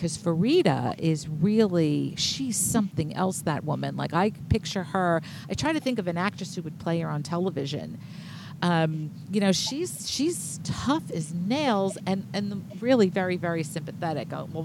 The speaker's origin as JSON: {"language": "English", "town": "Brooklyn", "region": "New York", "country": "United States", "tie": "born or raised there", "said": "especially in Brooklyn, and I grew up in Bay Ridge, so I when you talk about 72nd Street, in my mind, I'm thinking, oh, for heaven's sake, I know what's on the corner there."}